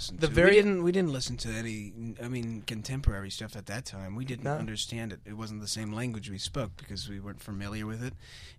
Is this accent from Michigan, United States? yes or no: yes; Michigan, United States; We're from Michigan.